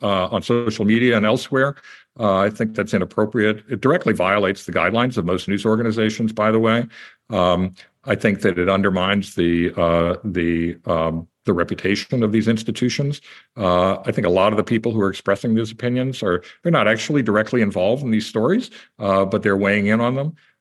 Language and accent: English; Tampa, Florida, United States; now in Berkshire County, United States; I read my hometown newspaper, the Tampa Bay Times now. I read my local paper, the Berkshire Eagle. I live in Berkshire County and Massachusetts.